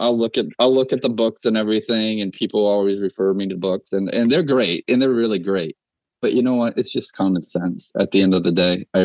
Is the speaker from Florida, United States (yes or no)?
no; Maine, United States; I'm originally from Maine, very northern Maine, literally at the end of the Appalachian Trail. So not southern Canada. It was still in the U.S., but very close to the border.